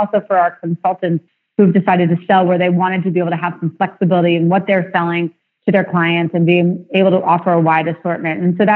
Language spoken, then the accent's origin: English; New York, United States; now, I grew up in New York, but I had friends in Chicago and Boston and Washington and San Francisco, et cetera.